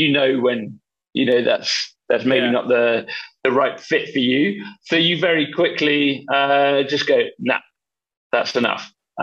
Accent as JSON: {"language": "English", "country": "United Kingdom", "said": "Back in the day, and being a Brit, we're pretty good at drinking alcohol."}